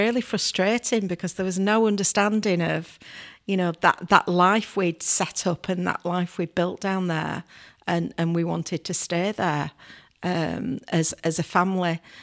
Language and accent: English; Bradford, Yorkshire and the Humber, United Kingdom; born there; I said, well, I was born in Bradford.